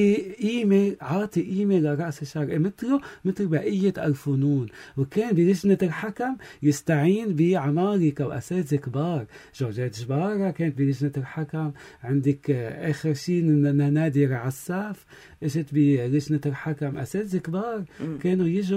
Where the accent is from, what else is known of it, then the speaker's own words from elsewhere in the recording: Lebanon; عندنا بلبنان